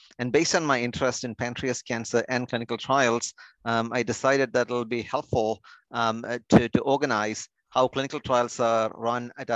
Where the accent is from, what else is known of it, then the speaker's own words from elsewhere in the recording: India; moved away as an adult; now in United States; I grew up in India and went to med school there, came here to do some research in the cancer arena.